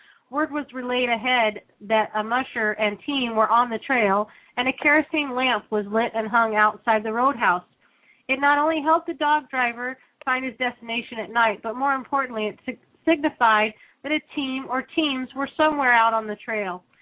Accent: Colorado, United States; You know, and we're from Colorado, so it was quite taken aback by that.

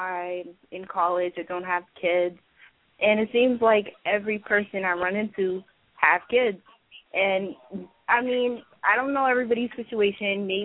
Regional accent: Boston, Massachusetts, United States; I grew up in Boston.

